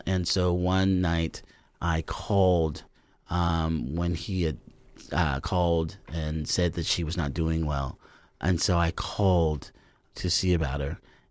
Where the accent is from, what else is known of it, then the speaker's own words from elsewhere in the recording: Enid, Oklahoma, United States; But I fell in love with language growing up in Enid, being the youngest of 6 children.